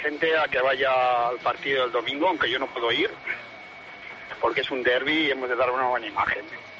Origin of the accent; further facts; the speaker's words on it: Sant Feliu de Llobregat, Catalonia, Spain; now in Barcelona, Spain; De San Feliu de Llobregat. Ahora estoy en Sants, pero soy de San Feliu.